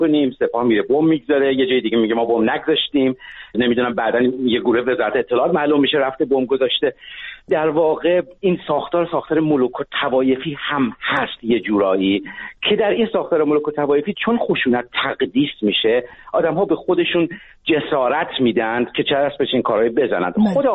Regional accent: Iran; عرض کردم به عنوان یک ایرانی از منظر یک غربی

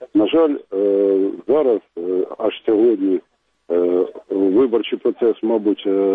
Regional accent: Kharkiv, Kharkiv Oblast, Ukraine; я з Харкова.

